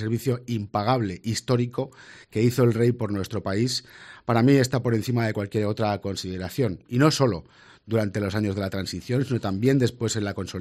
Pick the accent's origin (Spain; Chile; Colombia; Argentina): Spain; Arnedo, La Rioja; y muy orgulloso desde Arnedano, de mi pueblo, de toda la gente de Arnedo y de La Rioja Baja